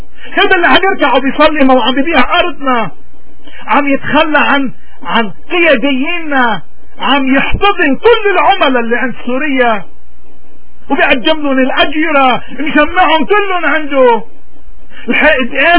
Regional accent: Lebanon; طيب نحن كلبنانيين لأنت بدنا نضلنا غنم ولأنت بدنا نضلنا رابطين رقابنا بمصيرنا ببلدنا

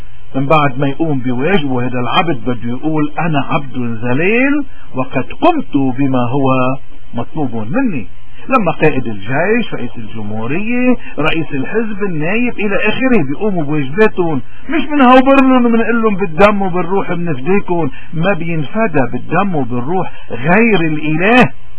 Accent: Lebanon; شو واجبي أنا اللبناني اليوم

